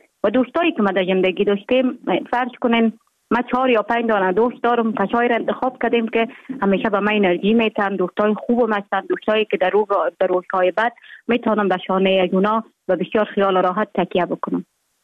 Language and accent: Persian; Jowzjan, Afghanistan; also born or lived in Mazar-i-Sharif; من در ولایت جوزجان به دنیا آمدیم، 26 سال عمر دارم، مکتب خود در افغان ترک تا سنف 9 در جوزجان خواندیم، بعدن آمدیم سنف 10 تا 12 در افغان ترک مزار شریف ادامه دادیم.